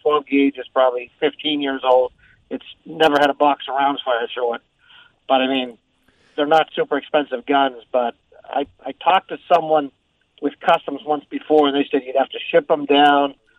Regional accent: Nova Scotia, Canada; now in Massachusetts, United States; I live in Massachusetts. I'm originally from Nova Scotia.

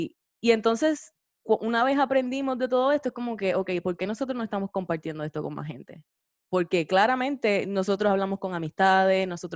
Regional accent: Guayanilla, Puerto Rico; nosotros somos de Guayanilla, Puerto Rico, ¿no? Y venimos, salimos de la universidad, fuimos al colegio de Mayagüez.

